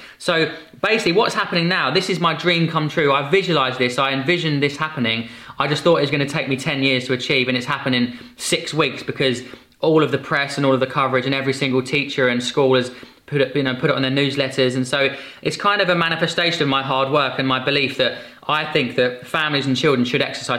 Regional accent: Epsom, South East England, United Kingdom; born there; So I was born in Epsom in Surrey.

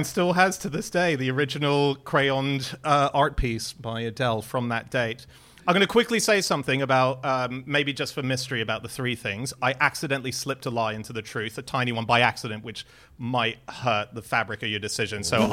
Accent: Hong Kong; I'm Hong Kongese. I was born in Hong Kong. I say that.

